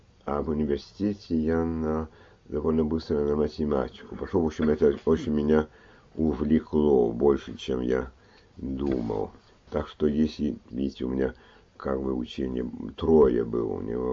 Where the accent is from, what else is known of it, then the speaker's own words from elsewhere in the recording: Paris, Île-de-France, France; Я родился в Париже, значит, учился там в Париже.